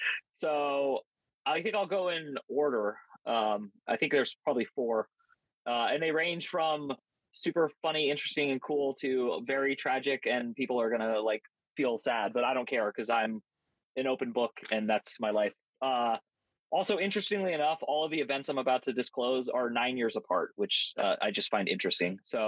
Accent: California, United States; moved away as an adult; But within about a month, I realized I'm a weirdo from California. I don't fit in. I have no friends. I had the best group of friends ever in California.

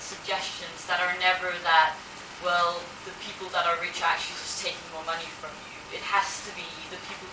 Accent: Denmark; I'm from Denmark

